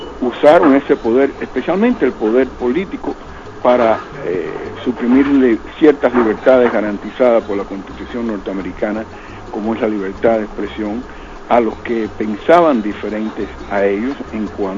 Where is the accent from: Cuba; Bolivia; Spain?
Cuba; moved away; also born or lived in New York; bastante sefaraditas, no todos fueron a Miami. Por ejemplo, yo fui a Nueva York primeramente cuando salí de Cuba, otros fueron a Atlanta, otros fueron a Texas